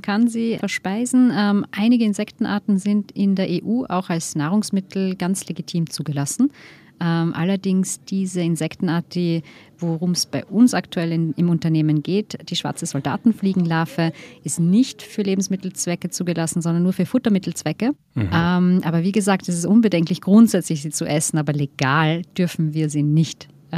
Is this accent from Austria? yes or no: yes; Austria; Ich bin auf einem Bauernhof groß geworden im Südosten von Österreich